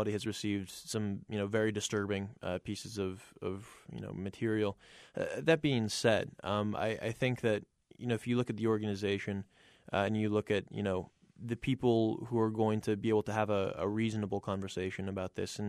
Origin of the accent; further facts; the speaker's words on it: Iowa City, Iowa, United States; growing up in Iowa, even in Iowa City, this is a viewpoint that is very prominent in the state.